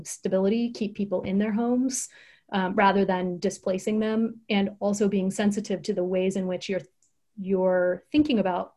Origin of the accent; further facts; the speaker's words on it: Idaho, United States; I grew up in Idaho, so I spent a lot of time in Haley and Ketchum, Idaho